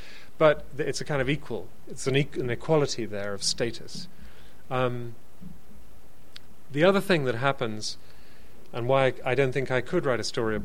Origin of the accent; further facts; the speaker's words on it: United Kingdom; And as a Brit, I find the whole British class scene endlessly fascinating